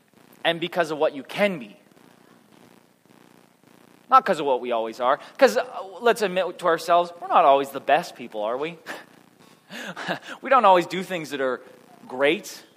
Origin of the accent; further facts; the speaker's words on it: Manitoba, Canada; So I grew up in Manitoba, and they take it one step further.